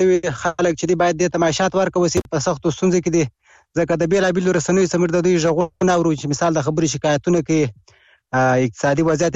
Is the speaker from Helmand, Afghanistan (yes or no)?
yes; Helmand, Afghanistan; زه د هلمند ولایت اوسیدونکی یم